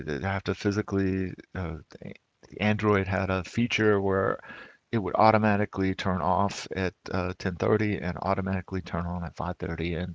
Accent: Texas, United States; now in Germany; And as a Texan, of course, while I do agree that masks and social distancing are important.

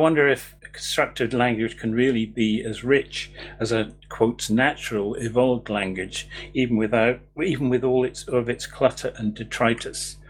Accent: East of England, United Kingdom; also born or lived in London; Certainly, as a kid, I moved from London to Norfolk, and Norfolk was a very remote county, way on the east side of England, which is, you know, it's 100 miles away from London.

